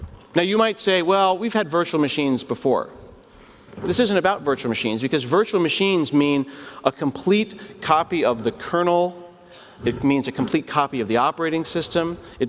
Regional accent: Portland, Oregon, United States; because I'm from Portland.

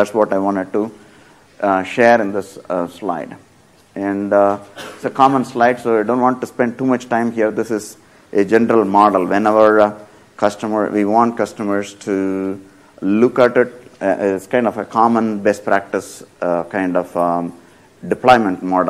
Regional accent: Redmond, Washington, United States; And I'm from Redmond, so I'm going to choose Seattle.

